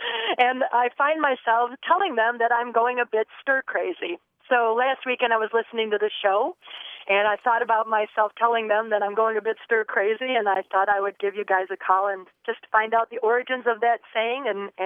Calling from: Traverse City, Michigan, United States; I'm calling today from Traverse City, Michigan.

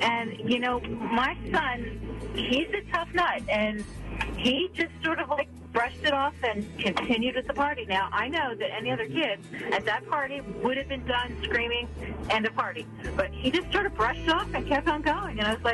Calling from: Lansdale, Pennsylvania, United States; I'm calling from Lansdale.

